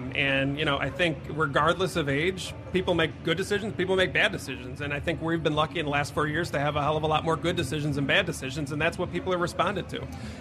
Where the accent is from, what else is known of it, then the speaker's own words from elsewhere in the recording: Des Plaines, Illinois, United States; Listen, I was born and bred in Des Plaines